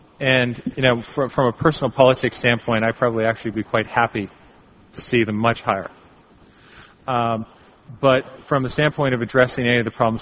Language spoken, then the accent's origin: English; United States; As an American who spends a great deal of time not in the United States